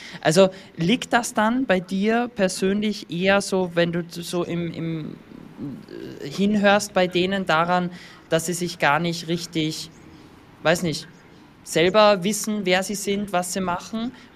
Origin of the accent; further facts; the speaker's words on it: Austria; Bei uns in Österreich